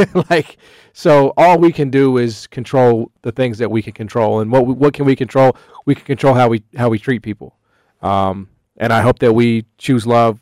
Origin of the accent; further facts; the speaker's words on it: United States; So what can I do as an American?